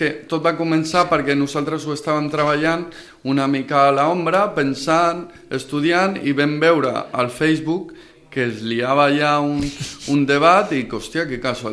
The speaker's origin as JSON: {"language": "Catalan", "town": "Barcelona", "region": "Catalonia", "country": "Spain", "said": "Jo vinc de Barcelona, allà és una jungla, és pitjor que aquí."}